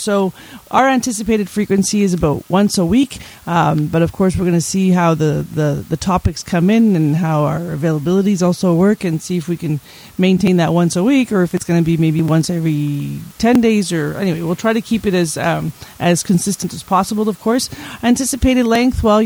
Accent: Canada; Yes, I'm also Canadian, and I live just on the island of Montreal, actually west of the city.

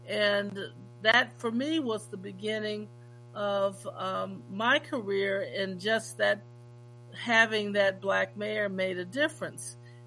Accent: Chicago, Illinois, United States; I'm from Chicago, so as we were telling the story about Harold Washington, it really rang home to me

